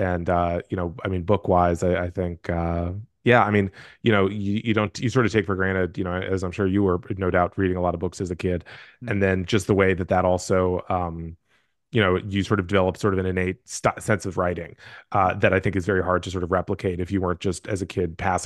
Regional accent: Houston, Texas, United States; I grew up in Houston, which was not like a very like media plugged in place.

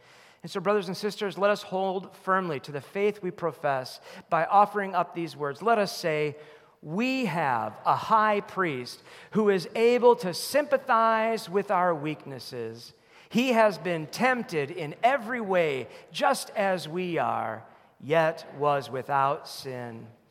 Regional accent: Chicago, Illinois, United States; born there; I was born in the Chicago area

